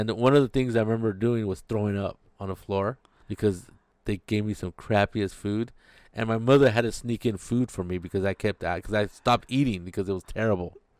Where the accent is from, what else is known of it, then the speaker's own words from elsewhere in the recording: California, United States; Well, it's my hometown. Well, my home area. I grew up in Monterey County, and so that's where I set the loop.